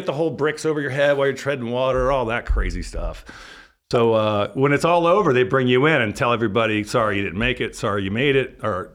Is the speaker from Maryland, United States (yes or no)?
yes; Gaithersburg, Maryland, United States; I grew up in Gaithersburg, Maryland. So, you know, if you're not familiar, it's about 20 miles north of D.C.